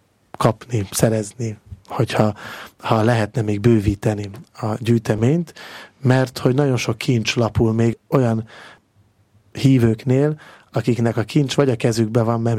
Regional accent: Máriabesnyő, Pest, Hungary; Mária Besnyői származású vagyok, ez azért sokat elárul abból, hogy milyen az embernek a lelkülete

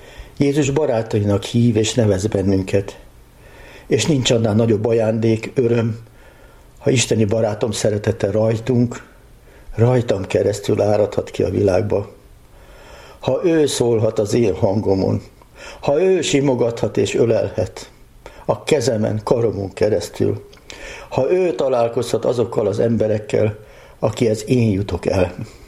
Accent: Budapest, Hungary; Budapestiként én is a Szent Mihály Makörhöz tartozom.

